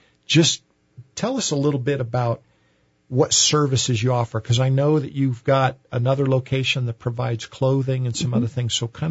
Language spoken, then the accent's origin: English; Albuquerque, New Mexico, United States; hey, I am too.